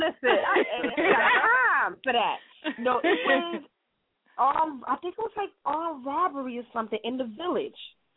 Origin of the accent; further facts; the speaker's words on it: Brooklyn, New York, United States; I said from East Flatbush. That's right. Church and Notion.